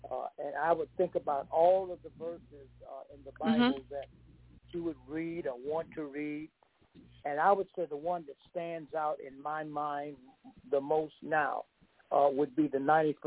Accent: Memphis, Tennessee, United States; I can remember growing up in the South, in Tennessee, where I'm from, Memphis, and I can remember my grandmother having raising chickens.

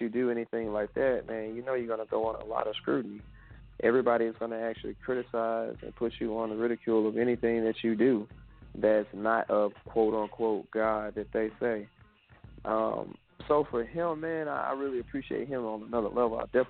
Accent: Memphis, Tennessee, United States; growing up in Memphis in the hood

